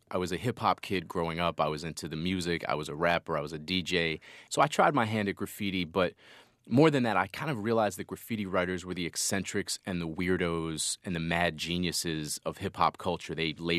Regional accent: Boston, Massachusetts, United States; No. I grew up in Boston, so I was doing it in Boston.

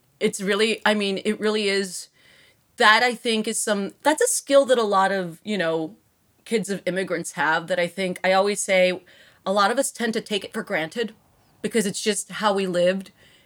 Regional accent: Texas, United States; born or raised there

